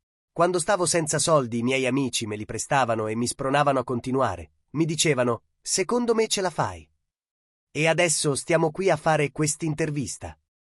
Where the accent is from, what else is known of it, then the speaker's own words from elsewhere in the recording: Rome, Lazio, Italy; io sono romano, non mi sono trasferito, sono andato a vedere le colonie.